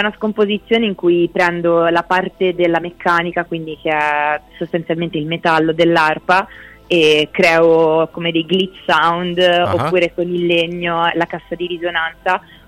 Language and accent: Italian; Torre del Lago Puccini, Tuscany, Italy; tra Lucca e Pisa, insomma, dove sono cresciuta, a Torre del Lago Puccini per la precisione